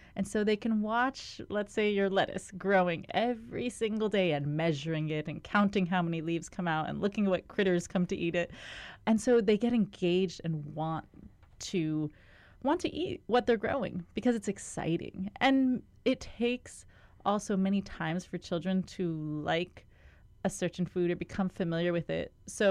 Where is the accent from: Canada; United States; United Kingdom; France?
United States; Hawaii; Growing up on Kauai, I love nature. I love everything about the world.